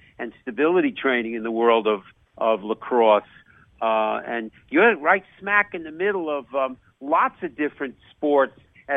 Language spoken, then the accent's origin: English; New York, United States; moved away; growing up in New York, lacrosse was always a big, big, big deal on the East Coast. I came to the Midwest a million years ago.